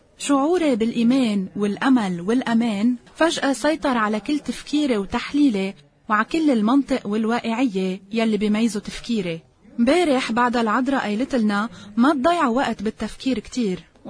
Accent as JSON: {"language": "Arabic", "country": "Lebanon", "said": "وأنا من لبنان."}